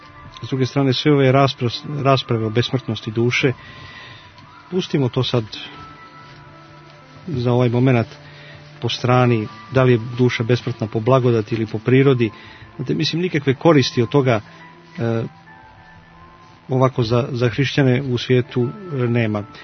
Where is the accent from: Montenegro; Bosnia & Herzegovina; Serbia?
Montenegro; ovdje kod nas u Crnoj Gori